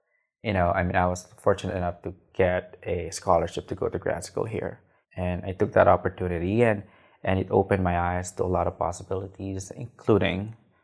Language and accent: English; Manila, Metro Manila, Philippines; moved away as an adult; now in New York, United States; I am from Manila. That's the capital of the Philippines. I grew up there. I moved to the U.S., specifically New York, in 2005, and at the age of 21.